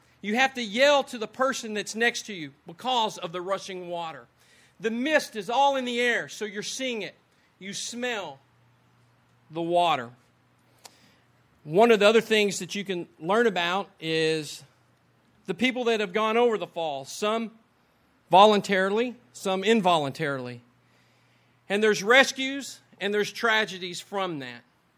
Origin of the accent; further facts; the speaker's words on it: Lubbock, Texas, United States; now in Hawaii, United States; Growing up in Lubbock out in West Texas, you don't see enough water to really understand its power, to understand its strength.